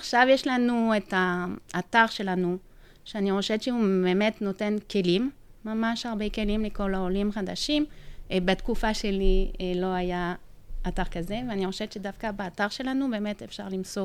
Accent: Romandy, Switzerland; moved away as an adult; now in Israel; לא. משוויץ. אבל שם, באזור שמדברים צרפתית.

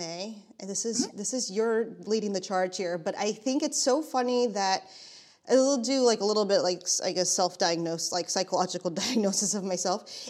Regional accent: Staten Island, New York, United States; So I'm originally from Staten Island. I grew up in Staten Island

